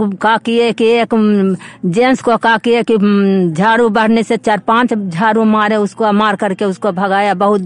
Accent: Simnagar, Bihar, India; मैं ग्राम सिमनगर बाजार पर की निवासी हूँ।

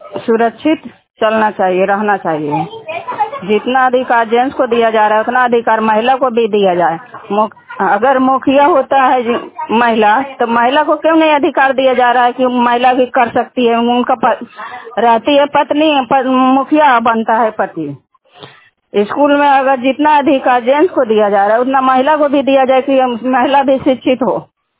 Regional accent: Nardiganj, Bihar, India; मैं नारदीगंज ब्लॉक से हूँ।

